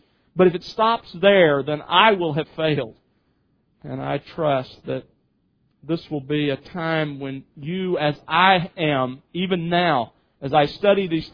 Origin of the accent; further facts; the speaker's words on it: Mobile, Alabama, United States; So I was raised in a Christian home, but I was raised in Mobile, Alabama, and at least where I grew up, there really weren't solid churches.